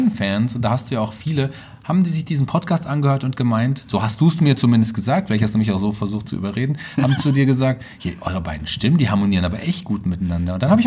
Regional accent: Fulda, Hesse, Germany; born there; Und ich bin gebürtiger Fulderer, also ja.

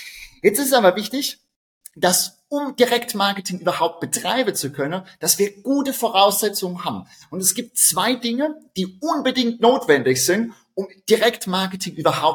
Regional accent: Rhineland-Palatinate, Germany; accent: Palatinate; Wie du unschwer meinen Dialekt hörst, bin ich Pfälzer und das ist auch gut so.

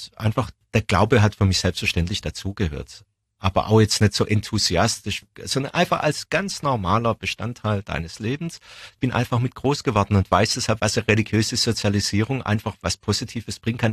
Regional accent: Stuttgart, Baden-Württemberg, Germany; born there; Ich bin in Stuttgart geboren.

